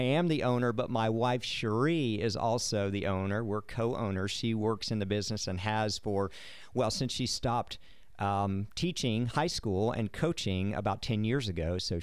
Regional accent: Florida, United States; now in Pensacola, United States; We ended up in Pensacola, and I'm originally from Southwest Florida

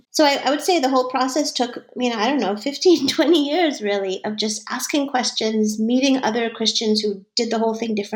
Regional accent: Boston, Massachusetts, United States; moved away as an adult; So I grew up on the East Coast in Boston, went to college, grad school there. And then after we got married, we slowly moved west

